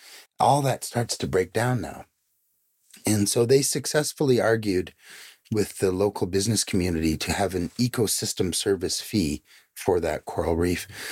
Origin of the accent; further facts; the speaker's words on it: British Columbia, Canada; I'm a Musqueam, and I come from Witwak.